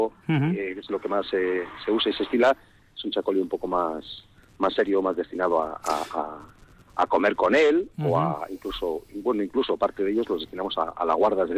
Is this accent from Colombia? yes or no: no; Zalla, Basque Country, Spain; yo soy de Zalla